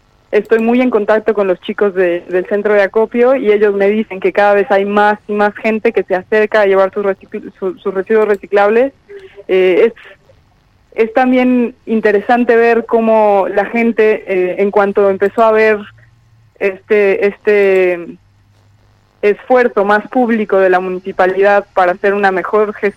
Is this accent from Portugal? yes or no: no; Mexico; now in El Calafate, Argentina; yo soy mexicana, pero vivo en el Calafate desde el 2015